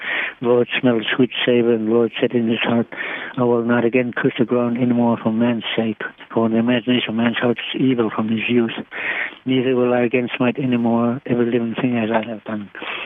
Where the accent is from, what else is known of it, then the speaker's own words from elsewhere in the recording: Nunapitchuk, Alaska, United States; I'm from Nunavichuk, and I'm originally Russian Orthodox, but in 2006, I converted to New Raven Church.